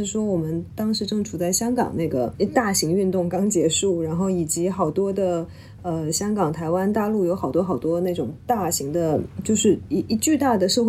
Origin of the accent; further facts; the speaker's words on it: Jiangsu, China; moved away as an adult; also born or lived in Guangzhou / Beijing; now in Hong Kong; 大学在中山大学在广州念的，我家乡在江苏。我其实是从香港开始我的工作的，所以我即便中间大概在北京住过两三年，作为那个 correspondent 住在北京